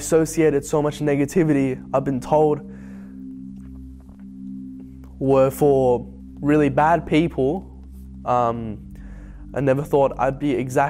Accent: Hong Kong; Being born and raised in Hong Kong, the media that we would consume

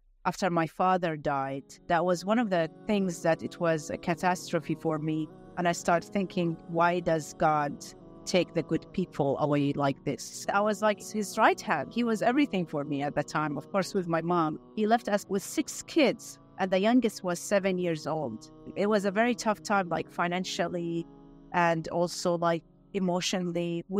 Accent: Jordan; also born or lived in Denmark; Back in 1985, we immigrated back to Jordan. This is where I come from.

